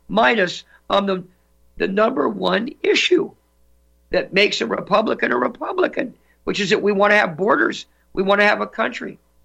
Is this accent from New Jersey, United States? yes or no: no; California, United States; something very bad has happened in my, really my home state, in a way, of California.